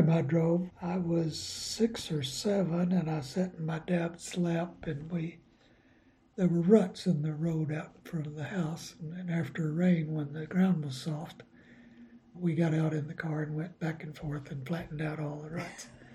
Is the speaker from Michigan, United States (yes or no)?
no; Texas, United States; I guess the best part of growing up in Texas is a large part of my childhood I spent in a very small town, 235 people.